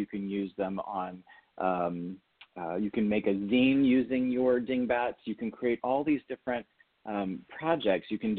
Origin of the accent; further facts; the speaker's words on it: California, United States; moved away as an adult; now in Orlando, United States; I grew up in California, and I came out here after I got my bachelor's degree in 1994.